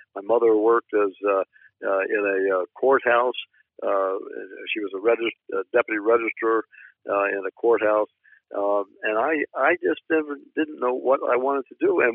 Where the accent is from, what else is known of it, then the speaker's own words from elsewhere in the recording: Drexel Hill, Pennsylvania, United States; also born or lived in Bryn Mawr; Well, I was born in Bryn Mawr, Pennsylvania, and I grew up basically in an area called Drexel Hill, Pennsylvania, and that's where I went to high school in Upper Darby.